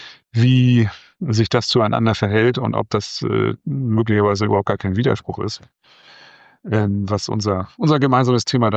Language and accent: German; Hamburg, Germany; Ich bin im Westen Hamburgs aufgewachsen